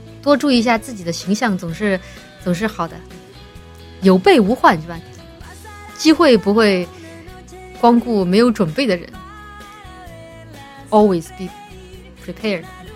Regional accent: Hunan, China; 我是湖南人啊，半个湖南人。我爸是那边的，我妈是那边的，我爸是重庆这边的，所以是混血，混血姨，混血儿，

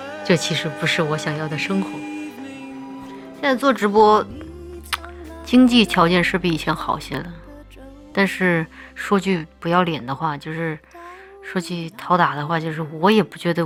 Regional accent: Russia; Chinese is a second language; now in Shanghai, China; 我在上海，没有开空调，居然只穿了一件单衣，惊呆了。我们俄罗斯人就是身体素质过硬啊。

